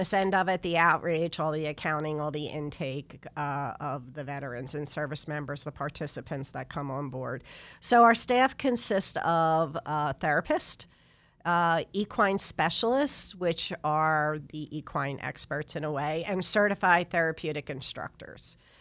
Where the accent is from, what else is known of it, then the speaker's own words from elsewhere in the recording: Philadelphia, Pennsylvania, United States; I grew up in Northeast Philadelphia. There's no place to have a horse there.